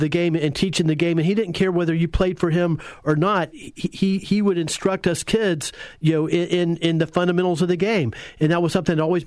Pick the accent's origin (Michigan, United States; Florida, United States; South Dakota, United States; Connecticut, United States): Florida, United States; Apopka; he's an example of the kind of influence that we had growing up in Apopka, and that's the reason that Apopka baseball is the way it is now